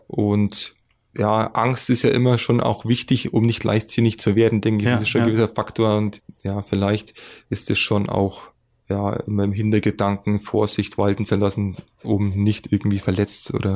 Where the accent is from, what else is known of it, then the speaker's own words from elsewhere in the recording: Bavaria, Germany; Also meine Heimat, ich bin aufgewachsen im Frankenwald. Hm. Und es ist ja eine ganz typische Region für Oberfranken.